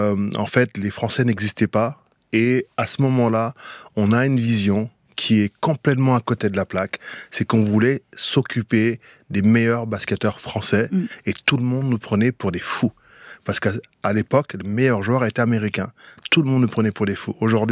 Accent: Grigny, Île-de-France, France; also born or lived in Senegal; Donc moi, je suis du Sénégal et j'ai grandi à Grigny-la-Grande-Borde.

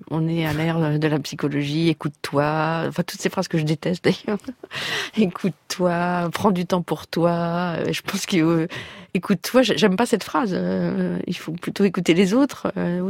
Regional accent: France; born there; Je sais que je suis française parce que je suis née par hasard en France, mais rien de plus que ça.

